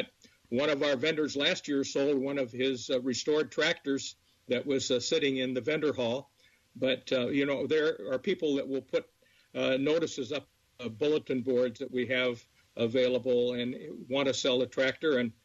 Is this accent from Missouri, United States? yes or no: no; Hillsdale, Illinois, United States; grandfather was a John Deere dealer in Hillsdale, Illinois, just north of the Quad Cities for 47 years. So I grew up around John Deere's.